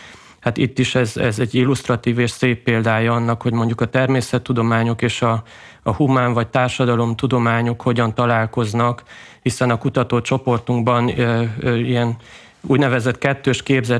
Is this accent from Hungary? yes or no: no; Transylvania, Romania; adott volt egy táji környezet, amiben felnőttem, és egész pici gyerekként mondjuk a gyergyói vagy a kisküküllős nyárád menti vidék volt az, amiben adott volt